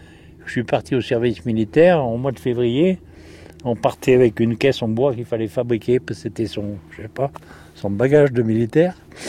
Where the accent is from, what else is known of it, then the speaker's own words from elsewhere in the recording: Le Châtelet, France; born there; Je suis né au Châtelet. J'ai fait le paysan avec mes parents jusqu'à l'âge du service militaire.